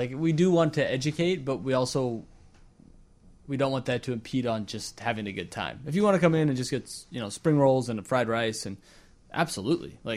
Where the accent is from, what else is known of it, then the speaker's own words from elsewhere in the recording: Iowa, United States; And you know, when I grew up in Iowa, we had this place called the Egg Roll House